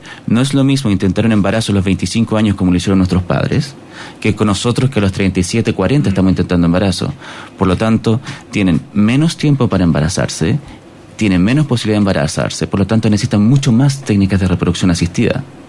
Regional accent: Chile

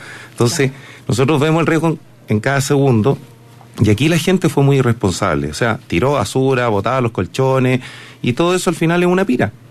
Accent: Viña del Mar, Valparaíso, Chile; Ahora, Valparaíso lo conozco muy bien, porque me crié muchos años en Viña.

